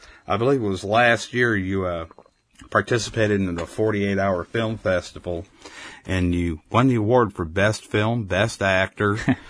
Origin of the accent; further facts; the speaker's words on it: Minnesota, United States; now in Arkansas, United States; Like myself, I'm a transplant from the Twin Cities.